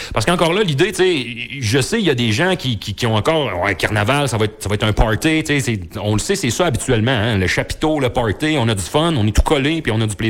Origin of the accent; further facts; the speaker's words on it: Quebec, Canada; Moi, je viens de l'Abitibi, puis dans le coin de Val-d'Or, ils font ça